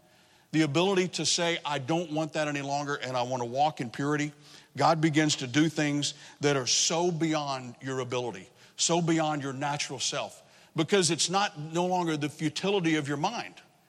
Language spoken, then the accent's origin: English; Texas, United States; now in New Jersey, United States; Now, I can relate to that because I'm from Southeast Texas. I know what thorns are all about. We used to call them goat heads.